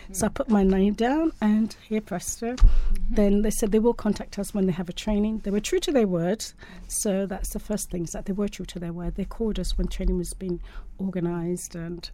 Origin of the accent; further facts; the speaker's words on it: England, United Kingdom; I'm from England originally, so I have participated in many of these things.